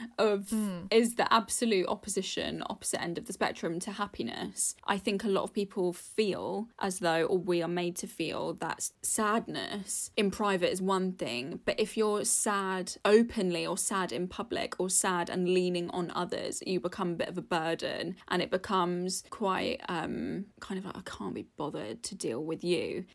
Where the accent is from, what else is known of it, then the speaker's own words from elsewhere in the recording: United Kingdom; And I think just being British anyway, being brought up in the UK